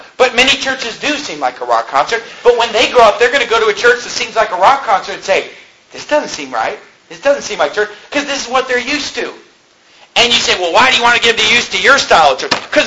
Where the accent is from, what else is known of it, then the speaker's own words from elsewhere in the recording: Sacramento, California, United States; that I grew up with, okay, in Sacramento, California, 90-some percent of the kids and teens that I grew up with in Sacramento, California